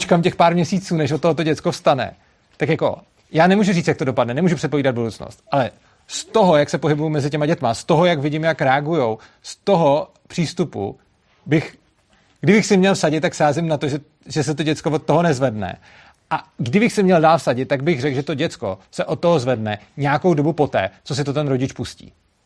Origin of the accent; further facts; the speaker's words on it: Prague, Czechia; já jsem z Prahy, oni jsou z Brna, a teda já se prostě bydlím napůl mezi Prahou a Brnem